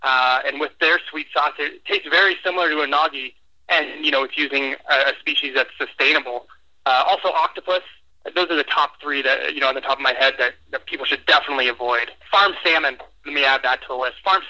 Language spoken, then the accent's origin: English; California, United States; also born or lived in Tucson, Arizona; I grew up in the Bay Area and love seafood.